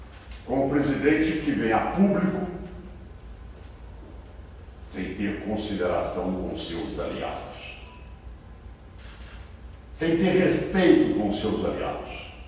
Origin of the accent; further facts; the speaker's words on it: Goiás, Brazil; Graças a Deus e como goiano, não, repito, não é este o sentimento da ampla maioria do empresariado do Estado de Goiás.